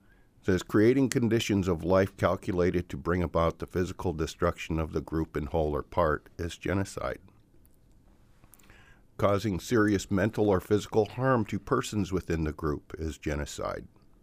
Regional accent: Chickaloon, Alaska, United States; and I'm from Chickaloon, and we issued driver's license, registration, and license plates for our vehicles.

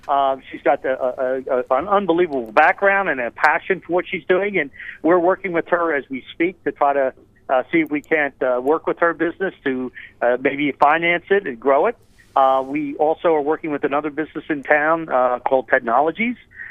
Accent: Atlanta, Georgia, United States; also born or lived in Philadelphia; I come from Atlanta and Philadelphia area, which I know really well, both of them, and a little bit in New York.

